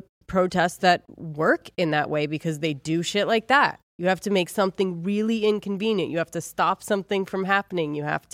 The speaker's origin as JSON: {"language": "English", "town": "Ojai", "region": "California", "country": "United States", "said": "I'm from Ojai, so there was a lot of like chaining to trees"}